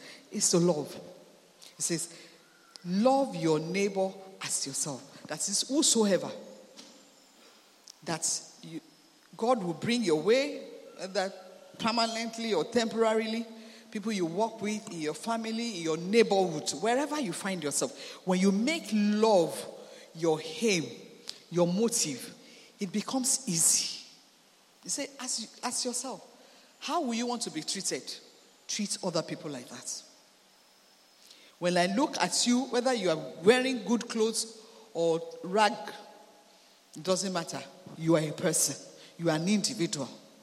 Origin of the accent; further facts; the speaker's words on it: Ijebu, Ogun, Nigeria; because I'm from Ijebu.